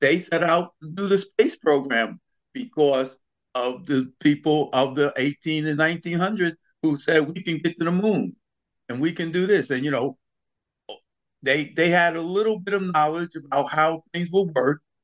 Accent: Bronx, New York, United States; I grew up in the South Bronx, so I know quite a bit about, you know, fighting to survive.

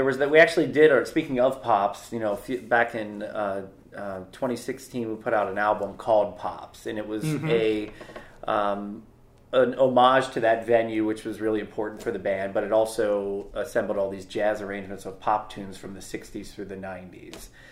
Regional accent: Cincinnati, Ohio, United States; I am from Cincinnati

